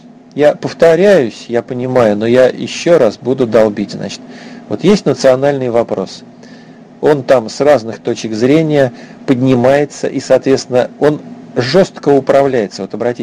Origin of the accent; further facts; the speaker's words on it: Nizhny Novgorod, Nizhny Novgorod Oblast, Russia; вот я из Нижнего Новгорода родом